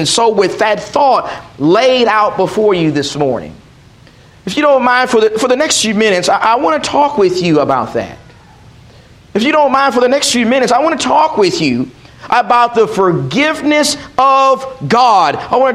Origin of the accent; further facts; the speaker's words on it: Texas, United States; I'm from Texas, and I thought that was just a Texas thing.